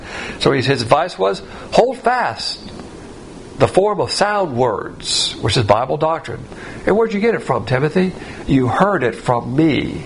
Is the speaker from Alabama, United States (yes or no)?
yes; Alabama, United States; And I was actually rooting for Mississippi to beat Alabama, even though I'm from Alabama.